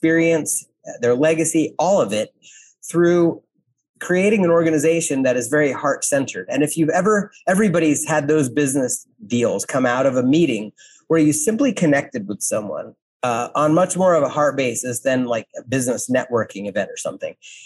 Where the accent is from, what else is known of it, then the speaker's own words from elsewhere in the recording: New Jersey, United States; I grew up in North Jersey